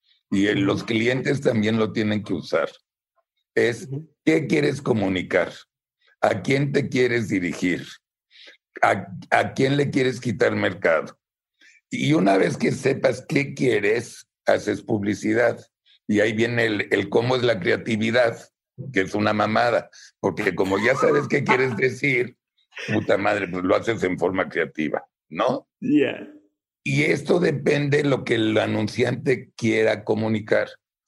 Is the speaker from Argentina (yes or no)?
no; Mexico; Primero porque soy mexicano y los conozco perfecto.